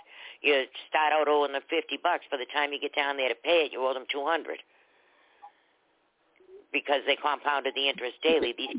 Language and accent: English; Boston, Massachusetts, United States; I came from Boston. There's no Republicans in Boston.